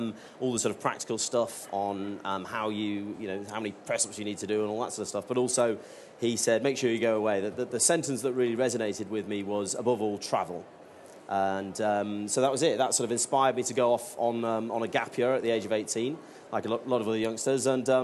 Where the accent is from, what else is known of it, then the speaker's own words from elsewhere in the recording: Stoke-on-Trent, West Midlands, United Kingdom; Well, I grew up in Stoke-on-Trent